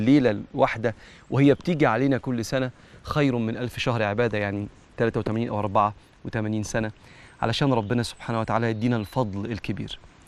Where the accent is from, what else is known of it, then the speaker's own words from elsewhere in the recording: Egypt; زي جبن القريش اللي بيعملها الفلاحين عندنا في مصر